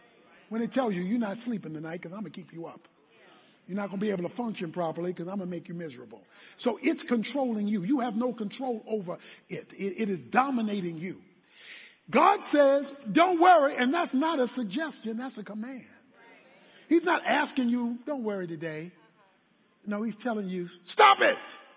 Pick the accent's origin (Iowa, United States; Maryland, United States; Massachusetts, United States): Maryland, United States; Baltimore; Okay, you all know I'm from Baltimore, and we went months sometimes with my father not getting jobs, working on the waterfront.